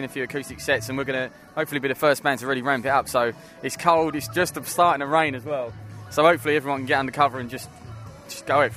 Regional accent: Romford, London, United Kingdom; We're based in Havering. We're from Romford, Upminster, Dagenham, just all of Cranham, all around Havering basically.

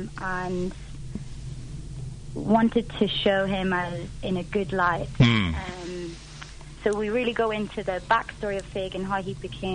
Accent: Ireland; also born or lived in London; So I'm from Ireland originally, yeah. And I did a lot of Irish dancing and stuff growing up as well.

